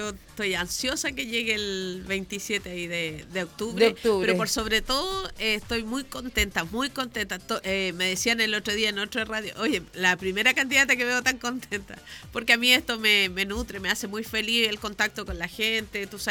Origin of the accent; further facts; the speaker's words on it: Casablanca, Valparaíso, Chile; tengo la cercanía con la gente, soy de Casablanca